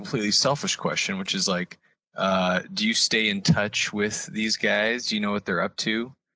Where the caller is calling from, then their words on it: Arcadia, California, United States; Arcadia, California. It's beautiful.